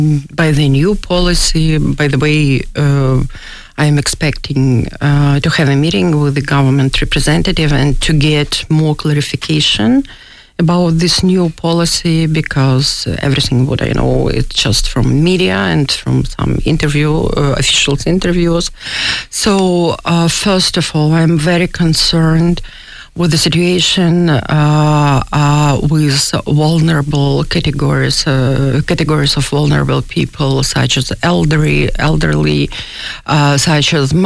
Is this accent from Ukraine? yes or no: yes; Sumy Oblast, Ukraine; in Sumy region, it's on the north, not far from my hometown